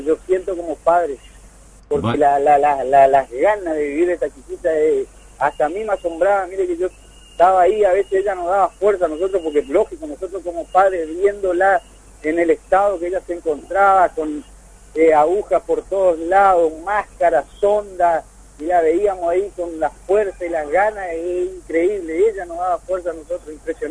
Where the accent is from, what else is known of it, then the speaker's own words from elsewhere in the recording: Monte Caseros, Corrientes, Argentina; 2-24 internados ahí en mi pueblo, en Monte Casero.